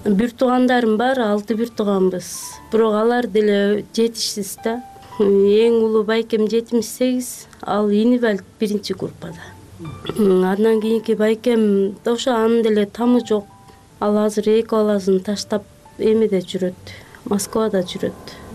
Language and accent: Kyrgyz; Terek-Suu, Jalal-Abad Region, Kyrgyzstan; born there; now in Bishkek, Kyrgyzstan; Токтогул районунун Терек суу айылында туулгам. 35 жаштамын.